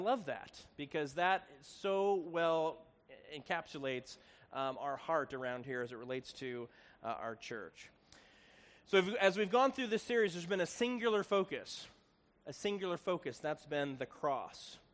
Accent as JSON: {"language": "English", "town": "Chicago", "region": "Illinois", "country": "United States", "said": "But I'm from Chicago. I'm a city boy"}